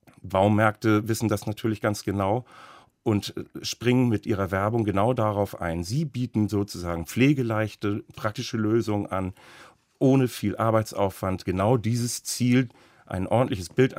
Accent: Berlin, Germany; Ich selbst bin Berliner und erlebe das hier im Berliner Raum eher weniger

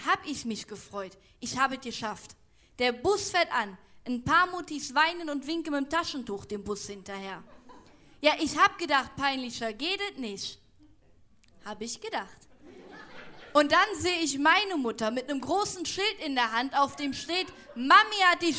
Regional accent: Aachen, North Rhine-Westphalia, Germany; Ich komme aus Aachen.

